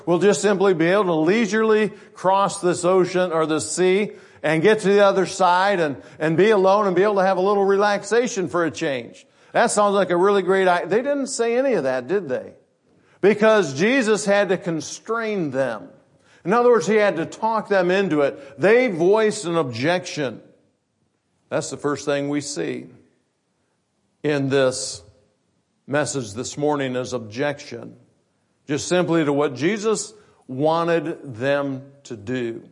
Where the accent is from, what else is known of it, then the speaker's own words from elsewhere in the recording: Michigan, United States; But I always like to say I walk on water too, because I'm from Michigan.